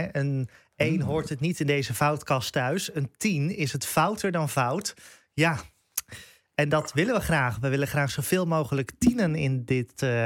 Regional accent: Netherlands; Ja, ik kom uit Nederland. Ik kende dat woord niet.

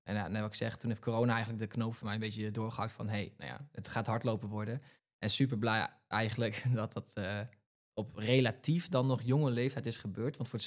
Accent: Zwolle, Overijssel, Netherlands; ik kom uit Zwolle. Dus dat is niet zo heel ver weg bij Bertolt. En ik ben een hardloper, 26 jaar.

